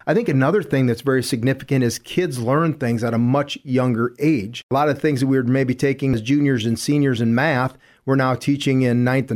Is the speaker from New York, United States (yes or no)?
no; Chester, South Dakota, United States; I grew up in Chester, the booming metropolis of Chester, South Dakota. So if you know where that's at, and I love and appreciate my small town experience there